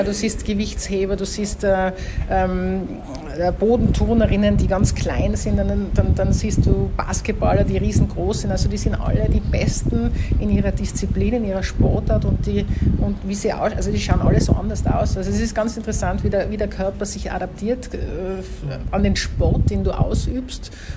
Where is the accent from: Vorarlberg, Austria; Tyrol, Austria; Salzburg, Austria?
Tyrol, Austria; now in Australia; ich fühle mich natürlich nicht als Australierin, ich liebe Australien und Tirolerin, das kann man nicht mehr ändern, ich glaube, das hört man eh.